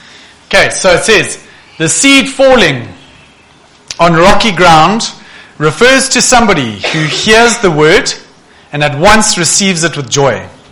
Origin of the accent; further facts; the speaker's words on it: Zimbabwe; I remember I grew up in Zimbabwe